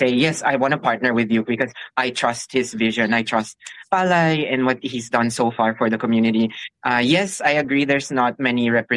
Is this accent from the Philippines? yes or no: yes; Philippines; but I'm Filipino. I started my career in the Philippines. I know what Filipino desserts is.